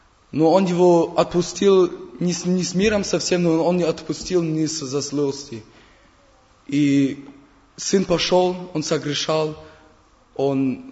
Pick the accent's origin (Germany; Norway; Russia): Germany; Russian is a second language; Я, простите меня, я немец такой.